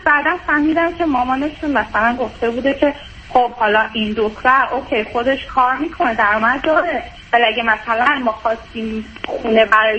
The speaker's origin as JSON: {"language": "Persian", "country": "Iran", "tie": "born or raised there", "said": "خودم تو ایران بزرگ شدم و بیشتر عمرم اونجا بودم"}